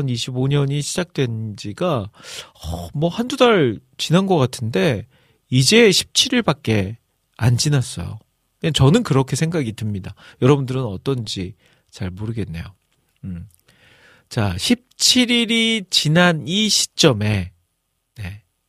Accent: Jeolla, South Korea; 제가 고향이 전라도고

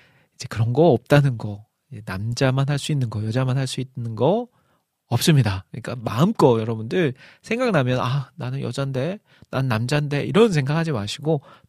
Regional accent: South Korea; 아 이런 거 보면 참 부끄러워요. 한국 사람으로서 한국에 대해서 더 역사에 대해서도 막 공부하고 알아야 되는데

